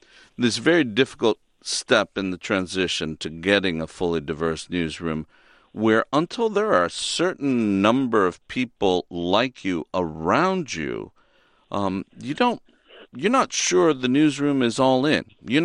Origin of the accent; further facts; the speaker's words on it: Miami, Florida, United States; I grew up in Miami where I listened to Spanish language radio.